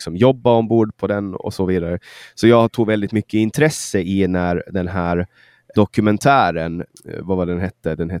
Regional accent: Mariehamn, Åland, Finland; mellan Kapellskär och Mariehamn, min hemstad.

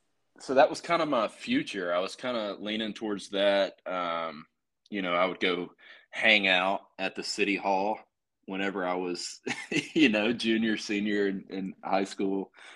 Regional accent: Alabama, United States; And, dude, I'm from South Alabama.

